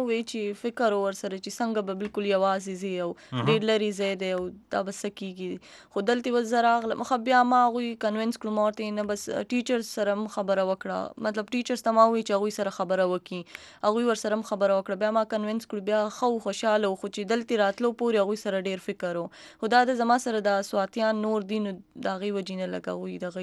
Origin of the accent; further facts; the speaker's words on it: Swat, Khyber Pakhtunkhwa, Pakistan; مونږ پښتانه یو د سوات یو